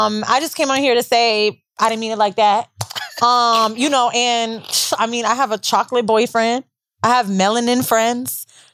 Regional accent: Florida, United States; I'm from Florida, which means we're kind of dumb.

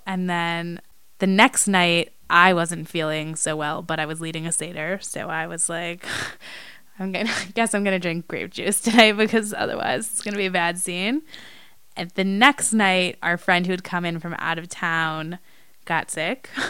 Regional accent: Midwest, United States; I'm from the Midwest, so it, like, speaks to my Midwest roots and my Jewish roots at the same time

